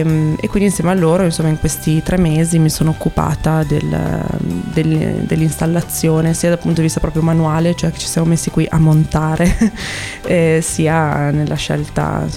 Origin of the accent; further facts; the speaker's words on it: Parma, Emilia-Romagna, Italy; io sono di Parma, purtroppo no, nel senso, non, io con mia mamma ho vissuto a San Lazzaro, che comunque è un altro quartiere abbastanza popolare ma che non rientra nel progetto. Adesso vivo in centro